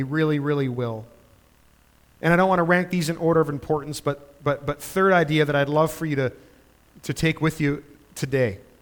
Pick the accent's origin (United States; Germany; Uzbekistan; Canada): Canada; I'm a failure as a Canadian.